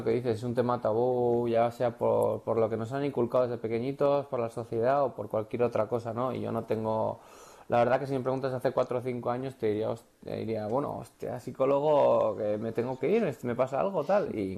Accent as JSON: {"language": "Spanish", "town": "Irurzun", "region": "Navarre", "country": "Spain", "tie": "born or raised there", "moved": "yes", "lives_now": "Madrid, Spain", "said": "Me he criado en Irurzun, soy de Irurzun"}